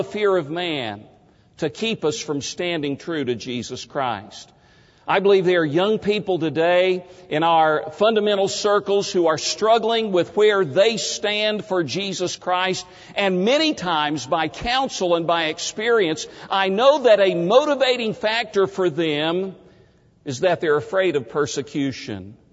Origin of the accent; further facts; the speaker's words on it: Tennessee, United States; I grew up in East Tennessee. My father was a plumber for Eastman Kodak, and he always had a farm where we as boys learned how to work.